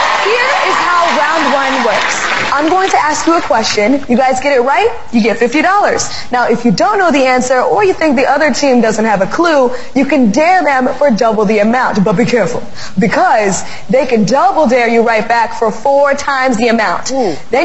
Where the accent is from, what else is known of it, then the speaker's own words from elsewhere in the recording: Houston, Texas, United States; Oh, I'm from Houston.